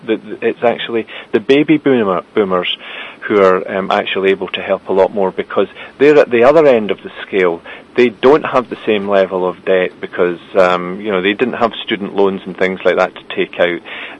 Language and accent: English; United Kingdom; we are British